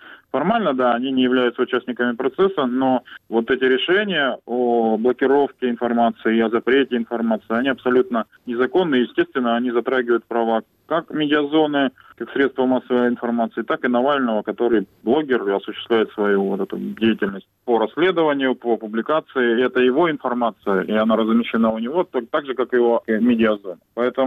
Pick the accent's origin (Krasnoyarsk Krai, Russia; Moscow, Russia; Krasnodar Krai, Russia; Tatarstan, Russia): Krasnodar Krai, Russia; Sochi; поскольку мы иногородние, то есть и я из Сочи